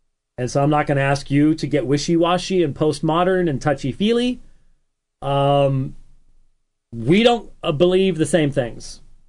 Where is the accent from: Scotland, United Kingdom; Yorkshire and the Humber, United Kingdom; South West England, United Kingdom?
Scotland, United Kingdom; Now, being Scottish, yeah, being Scottish, I would be like, yeah